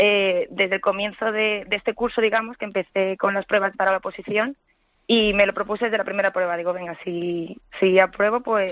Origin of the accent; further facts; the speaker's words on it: Madrid, Community of Madrid, Spain; Bueno, pues yo soy de Vallecas.